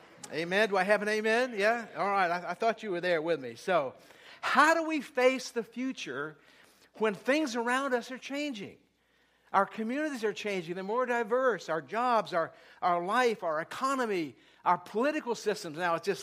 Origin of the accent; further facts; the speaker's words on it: Ohio, United States; I grew up a baseball fan. I grew up in Ohio where the Cincinnati Redlegs were my poster on my wall.